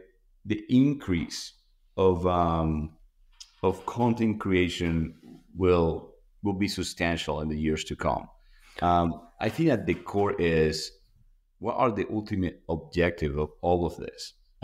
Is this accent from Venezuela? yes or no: yes; Venezuela; I'm from Venezuela, so I'll talk about baseball